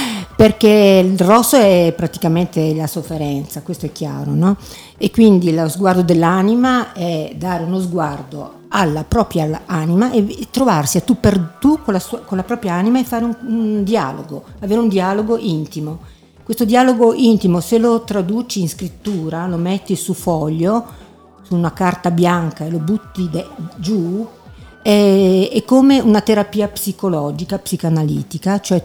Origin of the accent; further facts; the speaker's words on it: Merano, Trentino-Alto Adige, Italy; also born or lived in Silandro / Foggia; Io sono nata a Silandro, poi ho abitato a Merano e poi improvvisamente mi sono trovata a Foggia, che era una realtà totalmente diversa